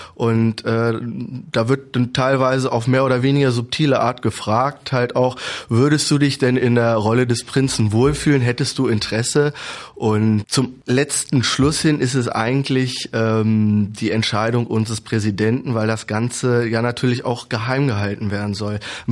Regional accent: Braunschweig, Lower Saxony, Germany; Das ist ja auch eigentlich Pflicht als gebürtiger Braunschweiger, ne?

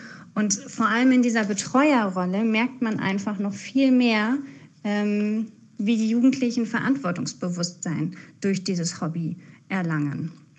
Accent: Bienrode, Lower Saxony, Germany; Ich bin in Bienrode groß geworden

